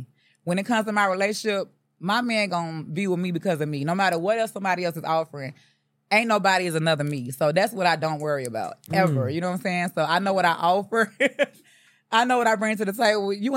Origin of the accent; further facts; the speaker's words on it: McRae, Georgia, United States; I'm from McRae, Georgia.